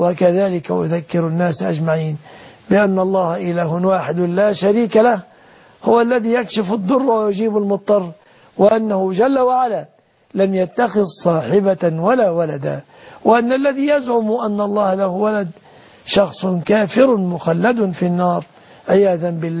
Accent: Egypt; وحفظ الله بلادنا مصر

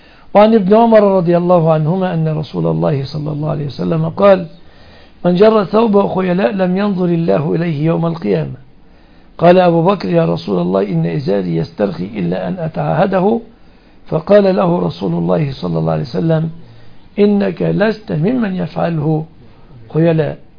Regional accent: Egypt

